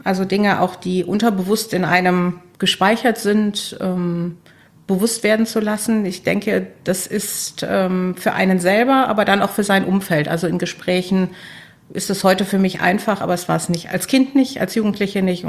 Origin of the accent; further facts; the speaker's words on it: Düsseldorf, North Rhine-Westphalia, Germany; Ja, ich komme aus Düsseldorf.